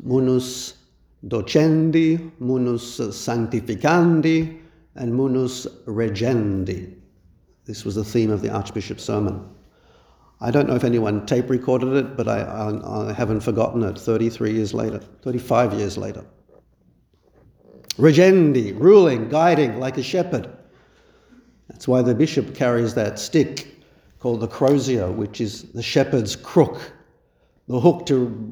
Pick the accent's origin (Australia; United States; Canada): Australia; I never heard about it in my years growing up in Australia